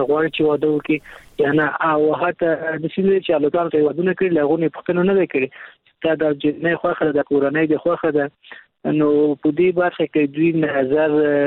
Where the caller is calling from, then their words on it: Kabul, Afghanistan; د کابل ولایت څخه مې اړیکې نیولې